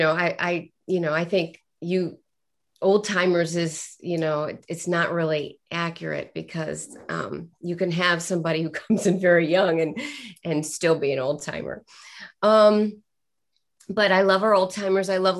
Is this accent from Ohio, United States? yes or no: yes; Akron, Ohio, United States; I'm from the Akron area.